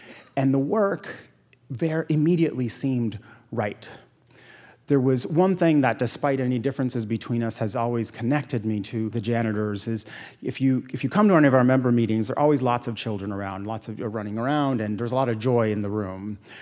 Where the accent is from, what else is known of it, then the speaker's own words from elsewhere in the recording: Puerto Rico; And growing up in Puerto Rico, my parents were strict.